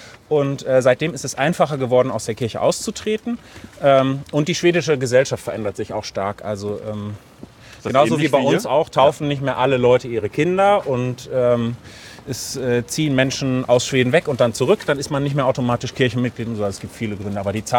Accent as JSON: {"language": "German", "region": "North Rhine-Westphalia", "country": "Germany", "tie": "born there", "also_born_or_lived": "Sweden", "lives_now": "Bottrop, Germany", "said": "gebürtig komme ich aus Lippe im Osten Nordrhein-Westfalens. Bin dann zum Studium in Bonn und Göttingen gewesen. Und habe 8 Jahre in Schweden gelebt und bin da auch als Pfarrer in meine ersten Berufsjahre gestartet."}